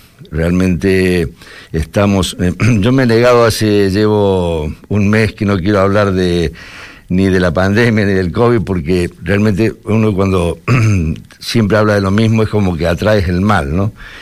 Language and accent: Spanish; Argentina; vamos a empezar, como es mi tierra, con un tataki de un solomillo de Angus argentino